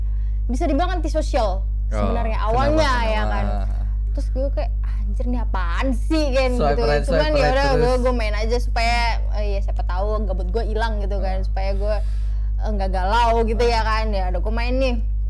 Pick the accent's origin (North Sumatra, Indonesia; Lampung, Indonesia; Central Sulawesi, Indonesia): North Sumatra, Indonesia; Medan; Gue asli Medan kan, jadi gue waktu itu masih di Medan.